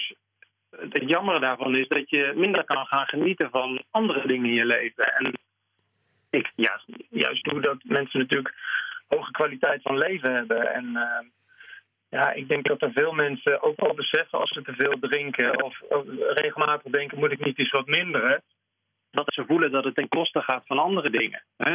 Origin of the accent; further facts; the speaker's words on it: North Brabant, Netherlands; Dus ik heb bijvoorbeeld in mijn verleden als student, maar ook gewoon in mijn jeugd in Brabant, best wel wat gedronken.